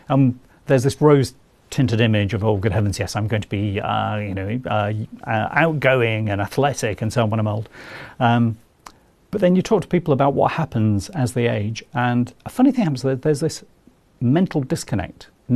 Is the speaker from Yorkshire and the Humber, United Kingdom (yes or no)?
yes; Yorkshire and the Humber, United Kingdom; I'm a Yorkshireman.